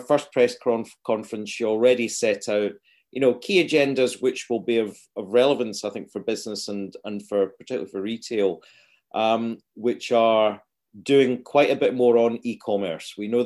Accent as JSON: {"language": "English", "region": "Scotland", "country": "United Kingdom", "said": "Well, I'm a Scotsman"}